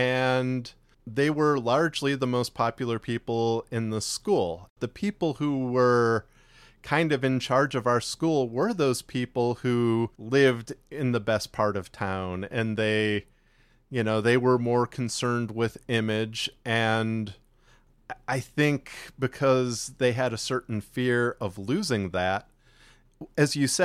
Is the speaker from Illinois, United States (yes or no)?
yes; Chicago, Illinois, United States; now in Texas, United States; We grew up near Chicago, but we both actually ended up moving to Texas roughly the same time and in the same area.